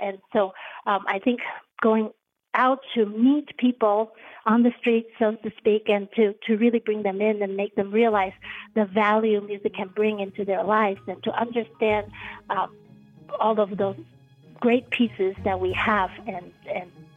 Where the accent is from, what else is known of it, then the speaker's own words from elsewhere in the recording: Taiwan; now in United States; for me, as a young kid growing up in Taiwan, it was a window into 19th century Vienna that I have not experienced.